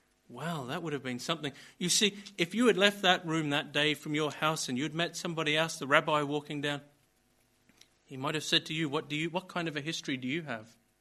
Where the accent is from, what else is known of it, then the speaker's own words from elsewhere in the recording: Australia; And you see, as an Australian, I think all our chances were blown when our Prime Minister went there and put his arm around the Queen.